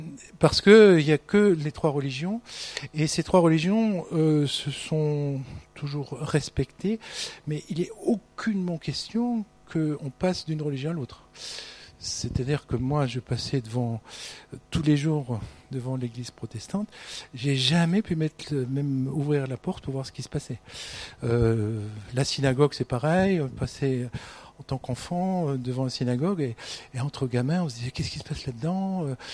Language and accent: French; Grand Est, France; Moi-même, je suis originaire d'Alsace, pas loin de Strasbourg. On est quatre enfants